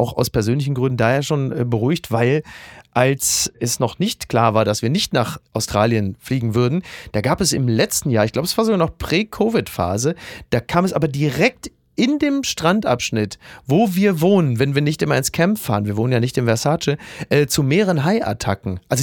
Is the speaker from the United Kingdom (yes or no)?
yes; England, United Kingdom; German is a second language; Also als Engländer, als Brite sagt man, ja.